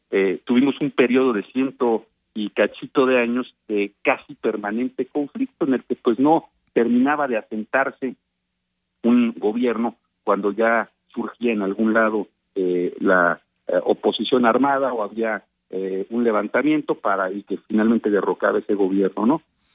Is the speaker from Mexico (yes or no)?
yes; Mexico; No tenemos muchísimas cosas que nos hilvanan, que nos hermanan como mexicanos, que van más allá de la política